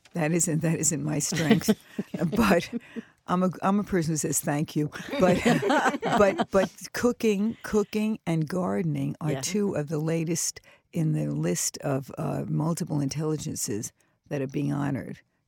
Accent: New York City, New York, United States; Like, I grew up in New York City, so every apartment has the same configuration.

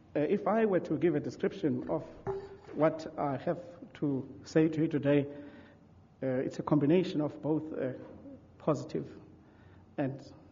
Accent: South Africa; make me feel very proud about being South African

